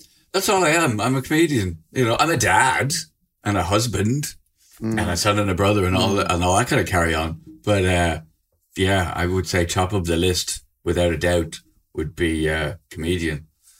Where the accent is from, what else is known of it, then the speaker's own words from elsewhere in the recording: Ireland; now in United Kingdom; I'm a comedian from Ireland who lives in England and is coming to Australia.